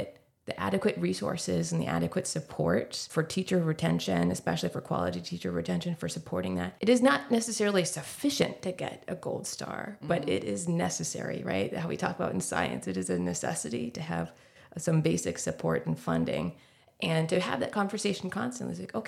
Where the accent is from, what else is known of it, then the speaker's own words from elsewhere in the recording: Tampa, Florida, United States; now in Sarasota, United States; I grew up in Tampa Bay. And as you said, I was around the country for a little bit and wanted to come home to Florida, and kind of found myself in Sarasota.